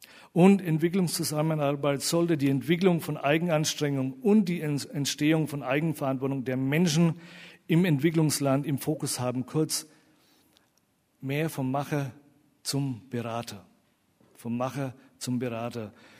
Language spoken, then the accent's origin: German; Bavaria, Germany; So, ich komme aus Franken und die Schwaben sind auch so ähnlich gestrickt.